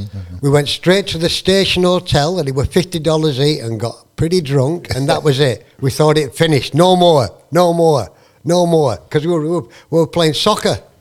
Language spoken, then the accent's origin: English; Bury, North West England, United Kingdom; I'm from a town called Bury in the north of England, famous for Sir Robert Peel, who was